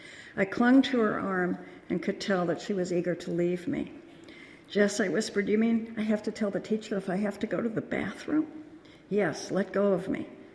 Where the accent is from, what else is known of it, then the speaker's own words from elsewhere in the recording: Honolulu, Hawaii, United States; born there; I was born in Honolulu because of my father's work.